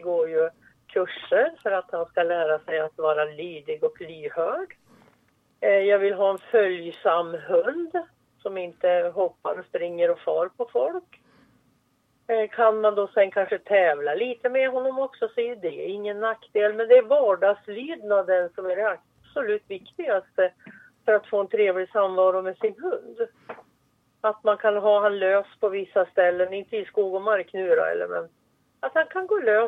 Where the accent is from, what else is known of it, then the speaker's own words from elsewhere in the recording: Sundsvall, Västernorrland County, Sweden; Jag är född i Sjöböle i Sundsvall. Och bodde många år i Sundsvall innan då maken och jag sa upp oss från våra jobb, köpte värdshus och flyttade västerut. Och sen dess har vi bott här uppe.